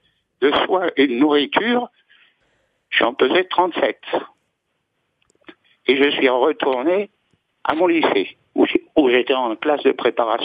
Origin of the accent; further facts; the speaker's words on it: Toulouse, Occitanie, France; born there; also born or lived in Strasbourg; en classe de préparation à Toulouse, qui est mon lieu de naissance.